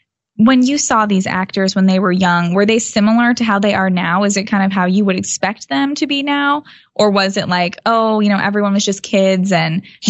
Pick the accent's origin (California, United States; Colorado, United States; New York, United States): California, United States; San Diego; because I was from San Diego, so in my mind, I thought, oh, it's like the most southern of the Ivy League schools.